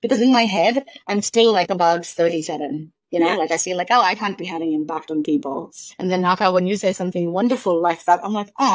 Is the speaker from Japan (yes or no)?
no; India; moved away as an adult; also born or lived in United States; So I grew up in India, and with work, I moved to the U.S.